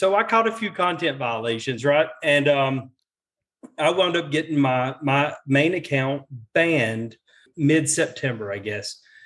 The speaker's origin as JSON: {"language": "English", "region": "Alabama", "country": "United States", "said": "I'm from Alabama, and I'm proud of it, Roll Tide."}